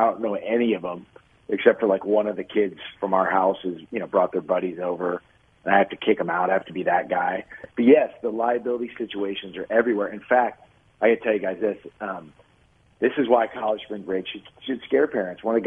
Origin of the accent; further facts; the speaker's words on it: Wichita, Kansas, United States; See, I grew up in Wichita.